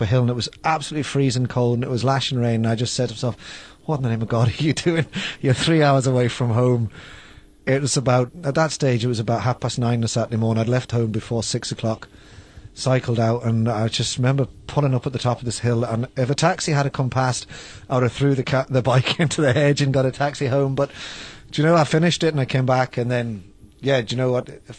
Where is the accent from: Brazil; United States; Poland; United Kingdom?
United Kingdom; England; As a child growing up in England, as an Irish child growing up in England, it was fundamental to my identity.